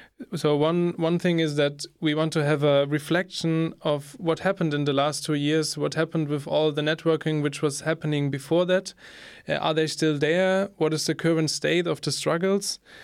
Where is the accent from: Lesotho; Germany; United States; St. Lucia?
Germany; Freiburg, Baden-Württemberg; from Freiburg.